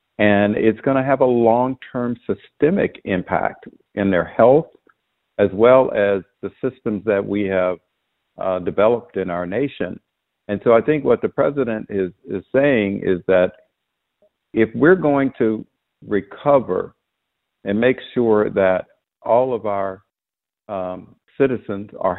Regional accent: Florida, United States; now in Washington, United States; because the COVID-19 in the state of Florida, I'm in D.C. now, but in my home state, had devastating impact on the people

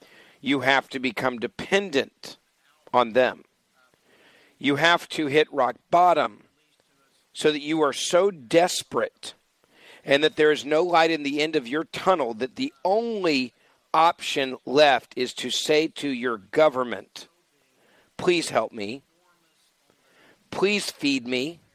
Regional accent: Memphis, Tennessee, United States; just like my hometown of Memphis

